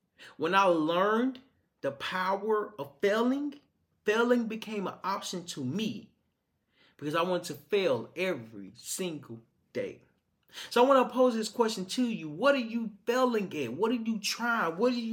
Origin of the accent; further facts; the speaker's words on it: Little Rock, Arkansas, United States; I'm from Little Rock, Arkansas.